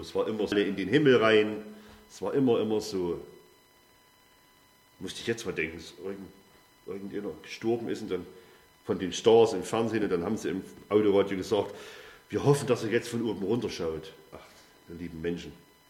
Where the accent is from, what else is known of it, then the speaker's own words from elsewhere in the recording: Saxony, Germany; Ich komme aus dem Erzgebirge